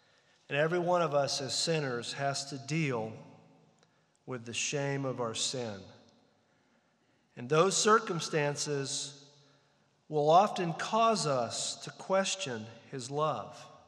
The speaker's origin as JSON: {"language": "English", "region": "New Mexico", "country": "United States", "tie": "born there", "said": "One place was where I was born in New Mexico. I'd never seen where I was born."}